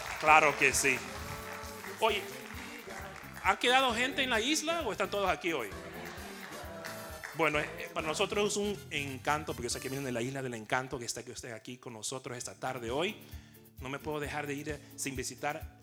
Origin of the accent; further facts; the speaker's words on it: Ecuador; Yo soy el único ecuatoriano aquí, ¿está bien?